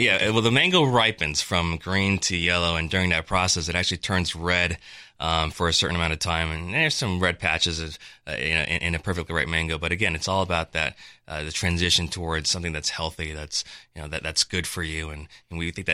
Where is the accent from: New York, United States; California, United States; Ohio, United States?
California, United States; Well, I grew up and lived in California all my life